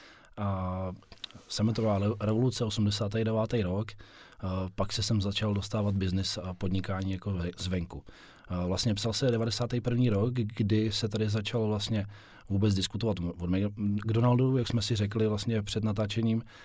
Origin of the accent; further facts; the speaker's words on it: Pardubice, Pardubice Region, Czechia; že my vlastně jsme oba od Pardubic